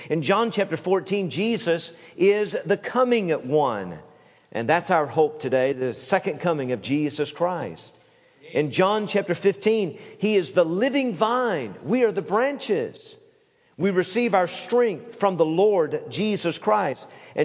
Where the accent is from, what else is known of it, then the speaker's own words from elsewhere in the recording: Tennessee, United States; I remember years ago growing up in Tennessee